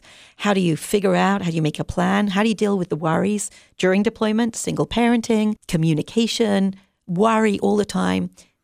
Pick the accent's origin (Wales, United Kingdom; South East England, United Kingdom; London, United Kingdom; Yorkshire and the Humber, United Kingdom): London, United Kingdom; now in United States; And the way I talk about our program is we live in Minnesota. It's cold. I'm from London originally, so I'm not used to this cold.